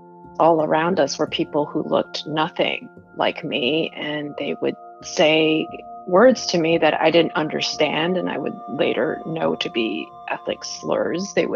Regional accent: Shijiazhuang, Hebei, China; I was born in North China in a town called Shijiazhuang, just 2-3 hours outside of Beijing. And that's where many of my mother's family lived. And my dad's family lived not too far away.

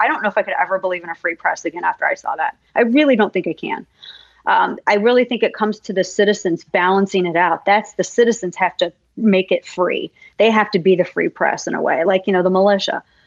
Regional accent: the Ozarks, United States; I mean, people know me. I'm from the Ozarks. I'm a brawler.

